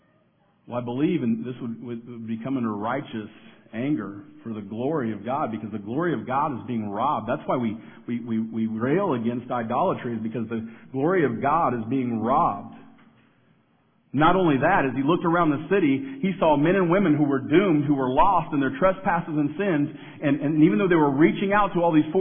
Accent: Kansas City, Missouri, United States; in my hometown of Kansas City, there's a place called the Plaza.

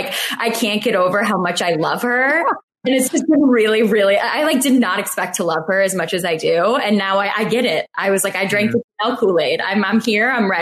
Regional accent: Michigan, United States; I grew up in Michigan. I grew up like 2 hours. So like, it especially comes out when I'm around my family.

